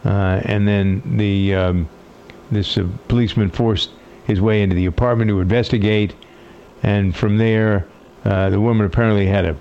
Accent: Framingham, Massachusetts, United States; That's what there's a great joke in my hometown of Framingham, Massachusetts.

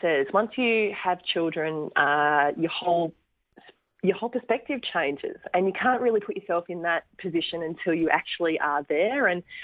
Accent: Gold Coast, Queensland, Australia; And I had a cracking childhood growing up on the Gold Coast.

